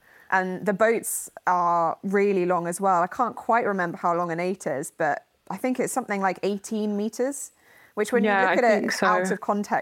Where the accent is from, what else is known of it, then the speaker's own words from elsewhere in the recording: Cambridge, East of England, United Kingdom; I grew up in Cambridge, so I knew a bit about the boat race, but I thought rowing was a stupid sport.